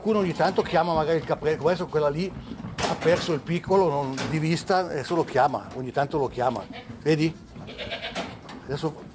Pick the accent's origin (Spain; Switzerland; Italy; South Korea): Switzerland; Ticino; Io sono cresciuto qui in Valle Maggia, già da piccolo, mi piacevano gli animali